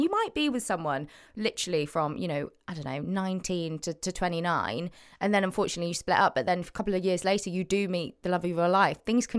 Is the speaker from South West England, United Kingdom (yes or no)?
yes; Cheltenham, South West England, United Kingdom; now in Manchester, United Kingdom; Cheltenham, Cotswolds girl, born and raised. And then I live in Manchester the last 6 years.